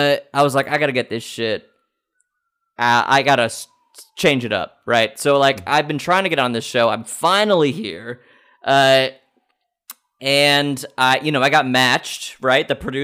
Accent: South Dakota, United States; now in Canada; Yeah, so I'm here, and I'm obviously living in Canada at the moment. I'm from South Dakota.

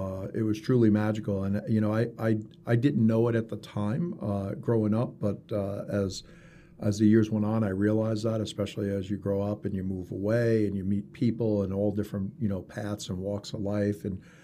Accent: East Islip, New York, United States; now in Rochester, United States; Yeah, so I originally grew up in Long Island, New York, in a little town called East Islip, my entire childhood.

